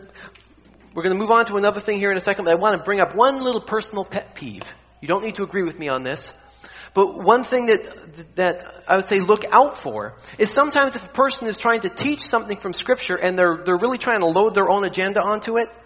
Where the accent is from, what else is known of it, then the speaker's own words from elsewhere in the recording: Canada; I grew up in Canada, and so we would learn French.